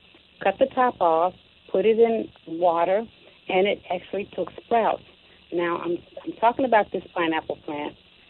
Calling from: Shreveport, Louisiana, United States; I am calling from Shreveport, Louisiana.

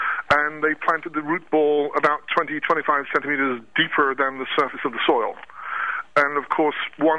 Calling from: Brussels, Brussels-Capital Region, Belgium; Well, I'm calling from Brussels in Belgium, which is basically the country north of France, south of Holland.

